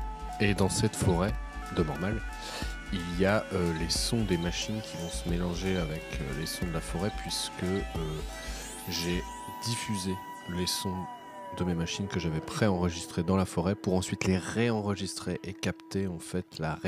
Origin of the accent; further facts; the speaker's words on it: Hénin-Beaumont, Hauts-de-France, France; J'ai grandi à Hénin-Beaumont, dans la cité de la Pouplerée, pour être précis. Donc c'est vraiment dans le bassin minier.